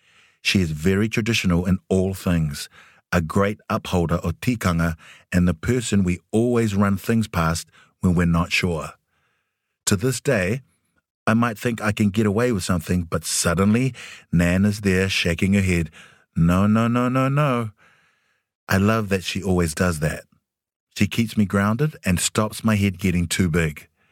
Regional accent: Pawaringa, Northland, New Zealand; Although I was born in 1983, I spent my first few years living like it was a century earlier. I was raised in Pawaringa in Northland, mainly by my grandparents Walter

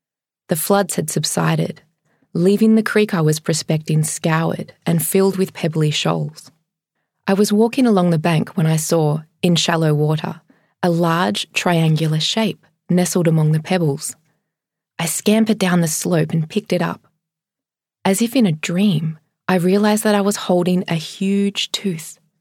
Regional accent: Victoria, Australia; In my home state of Victoria, floods ripped through the landscape, carrying away soil and crops and livestock

